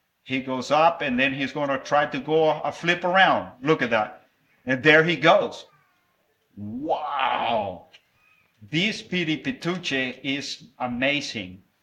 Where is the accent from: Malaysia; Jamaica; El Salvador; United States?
El Salvador; first language Spanish; English is a second language; Now, I told you all on Monday that I grew up in El Salvador. Spanish was my first language.